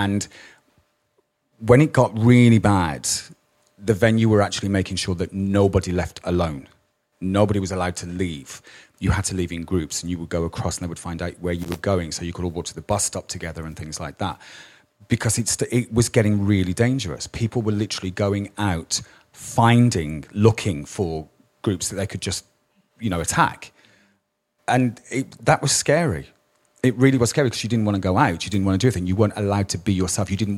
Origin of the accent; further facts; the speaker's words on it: Birmingham, West Midlands, United Kingdom; I was brought up in Birmingham